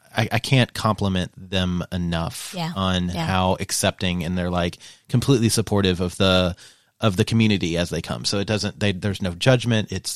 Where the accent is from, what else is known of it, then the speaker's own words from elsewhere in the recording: Kentucky, United States; I mean, but I'm from Eastern Kentucky.